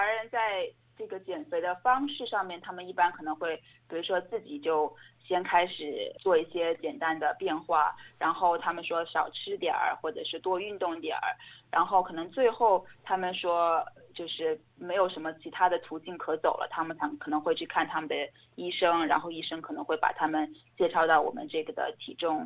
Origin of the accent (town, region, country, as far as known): China